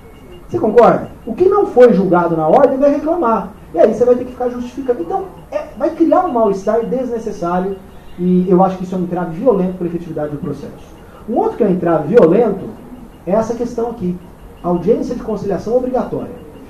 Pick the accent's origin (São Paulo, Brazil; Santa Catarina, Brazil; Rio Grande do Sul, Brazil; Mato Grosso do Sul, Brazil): São Paulo, Brazil; aconteceu lá no meu estado, em São Paulo.